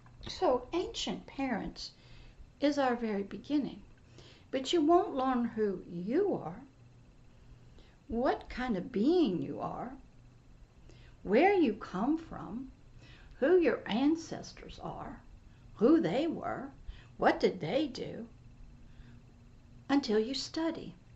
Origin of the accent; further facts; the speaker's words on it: United States; Well, I didn't know anything about kings because I grew up in democracy, and I grew up in America.